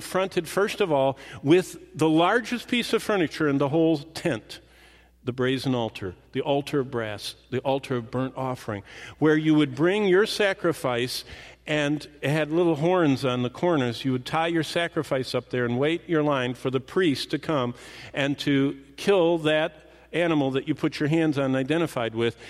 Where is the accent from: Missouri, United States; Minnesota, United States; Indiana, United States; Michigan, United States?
Michigan, United States; Haslett; I grew up in Haslett, Michigan, and we lived in this little tiny cabin. It was a cottage, actually, on Lake Lansing.